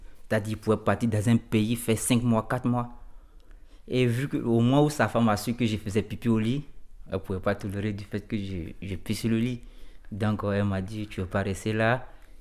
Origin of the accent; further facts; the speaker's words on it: Côte d’Ivoire; Je viens de la Côte d'Ivoire, c'est en Afrique de l'Ouest.